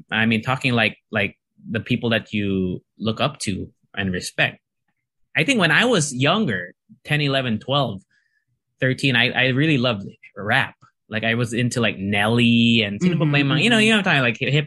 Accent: United States; I grew up in the States for a good part of my life.

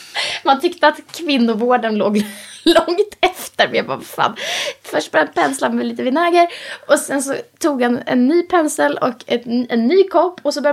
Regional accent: Visby, Gotland, Sweden; Jag har vuxit upp i Visby, det är city.

